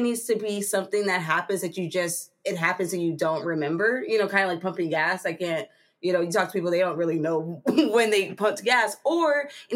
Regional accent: Los Angeles, California, United States; I'm from South Central Los Angeles, and like I didn't really have, like, my dad started his own company

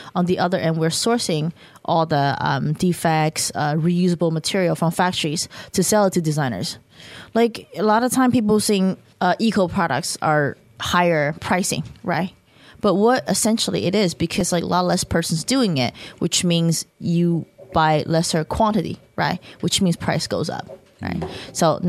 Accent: United States; because like I am like Chinese born and raised in the States, so I do have both sides, right?

